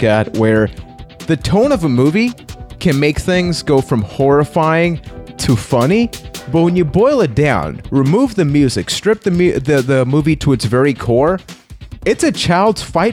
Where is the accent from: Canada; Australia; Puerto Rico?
Puerto Rico; from Puerto Rico